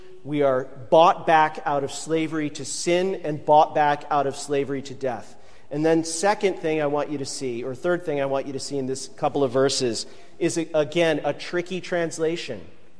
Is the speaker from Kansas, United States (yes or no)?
no; Oswego, New York, United States; When I was growing up in Oswego, New York, we used to drive by a place called the Oswego Redemption Center.